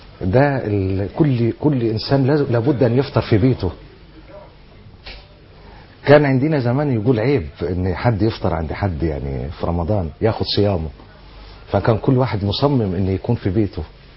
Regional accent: Aswan, Aswan Governorate, Egypt; now in Cairo, Egypt; أجمل أيام العمر التي أعيشها وعشتها في بلدي أسوان, في وسط أهلي وأخواني وأصدقائي, ولي صداقات كثيرة ما زالت حتى الآن رغم أني تركت أسوان منذ أكثر من 22 عاما.

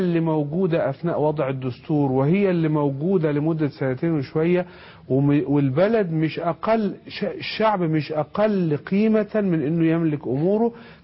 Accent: Egypt; من حقي انا كسياسي كمصري يعيش في مصر

